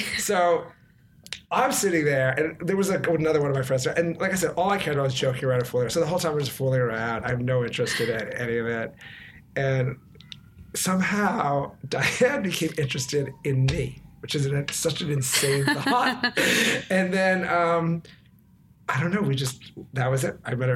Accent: New York, United States; If it was like sports, school, and like hip hop music, you know, growing up in New York.

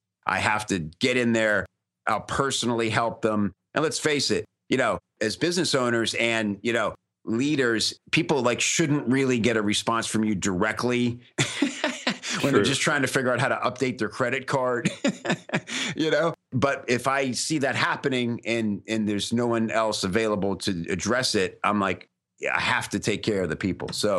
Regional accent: Tampa, Florida, United States; now in Los Angeles, United States; And he and I moved out to LA together when we started at the same age. He was from Orlando, I was from Tampa.

